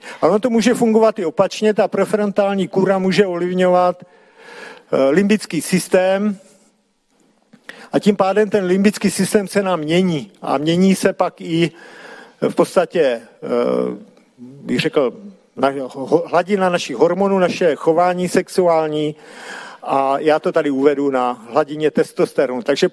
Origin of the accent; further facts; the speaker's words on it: Moravia, Czechia; takže tím chci říct, že jsem z Moravy